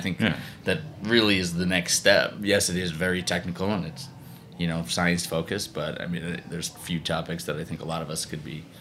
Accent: New York, United States; You know that I grew up on Long Island, man.

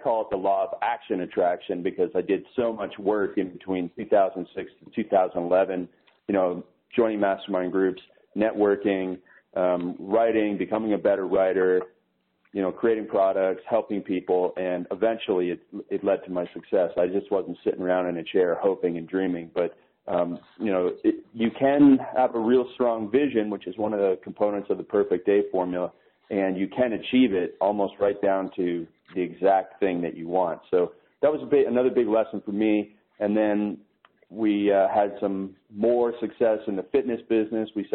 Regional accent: Canada; My office is actually in Denver. I'm Canadian. I live in Canada, but my business partner lives in Denver.

